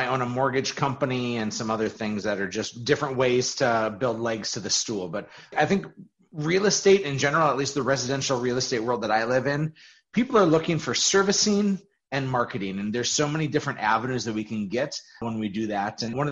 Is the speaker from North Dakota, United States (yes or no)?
yes; Fargo, North Dakota, United States; I grew up in Fargo, North Dakota, always lived here.